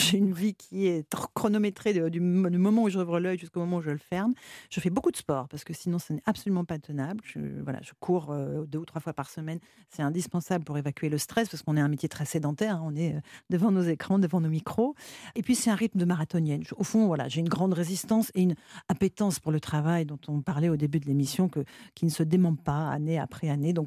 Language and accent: French; Aix-les-Bains, Auvergne-Rhône-Alpes, France; born there; J'en fais un autre un mois après à Aix-les-Bains, donc ma ville natale